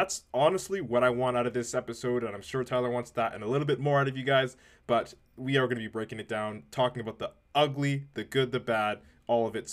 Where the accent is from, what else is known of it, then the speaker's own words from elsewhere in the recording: Ontario, Canada; I am a 25-year-old Canadian kid, born and raised in Ontario.